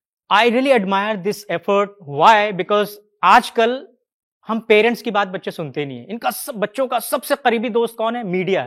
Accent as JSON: {"language": "Hindi", "region": "Jharkhand", "country": "India", "tie": "born or raised there", "said": "मैं जिस प्रदेश से आता हूं उसका नाम झारखंड, जो जनजातीय लोगों का एरिया है, ट्राइबल बच्चों के साथ मैं पला बड़ा"}